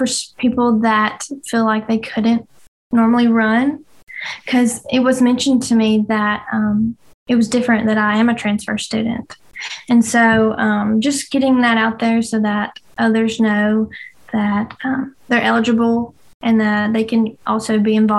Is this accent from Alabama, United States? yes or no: yes; Winfield, Alabama, United States; I'm from Winfield, Alabama. It's about an hour and 15 minutes north of here, northwest.